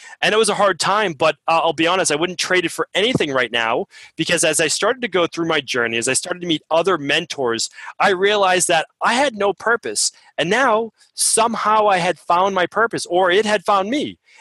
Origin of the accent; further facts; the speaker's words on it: Medford, Massachusetts, United States; I grew up in Medford, Massachusetts.